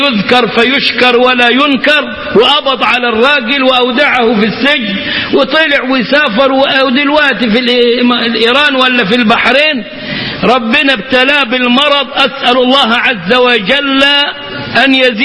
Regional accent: Cairo, Cairo Governorate, Egypt; المصري اللي كان بيتباع عندنا في القاهرة 6 أكتوبر أو القاهرة الجديدة

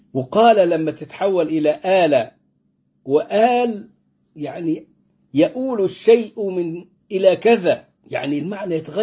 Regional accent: Egypt; بلادنا مصر، أم الدنيا. طبعا احنا ما بننطق القاف قاف في اللهجة المصرية

